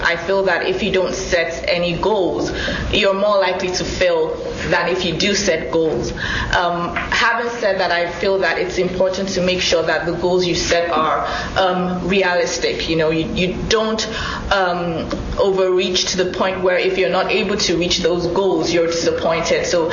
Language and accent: English; Nigeria; I came in from Nigeria just about 3 months before I started the program